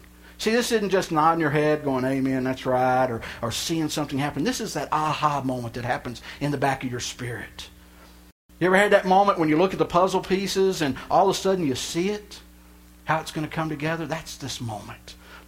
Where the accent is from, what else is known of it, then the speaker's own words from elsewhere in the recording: Texas, United States; I grew up in Texas. That's Texas, too, everywhere.